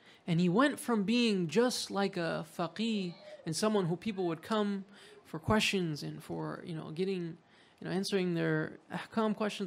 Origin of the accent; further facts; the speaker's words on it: Qom, Qom Province, Iran; my hometown of Qum